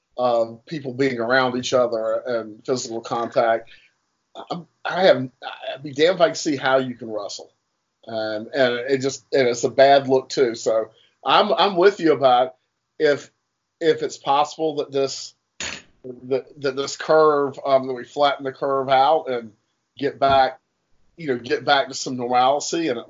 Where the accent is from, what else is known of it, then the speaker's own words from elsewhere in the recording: Durham, North Carolina, United States; So, you know, I grew up in Durham, North Carolina.